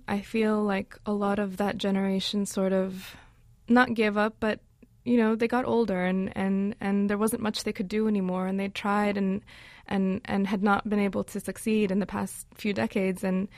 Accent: United States; now in New York, United States; Well, I mean, I was born and raised in the States. Actually lived in upstate New York when I was briefly as a child.

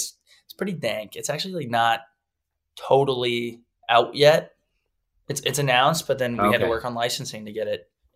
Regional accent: Texas, United States

